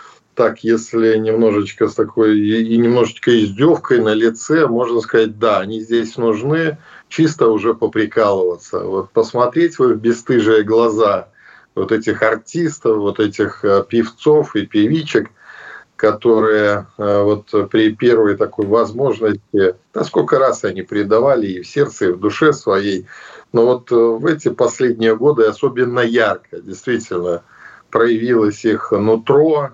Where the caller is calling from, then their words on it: Minsk, Belarus; Приветствую, дорогие друзья. Приветствую Россию из Минска, из Беларуси.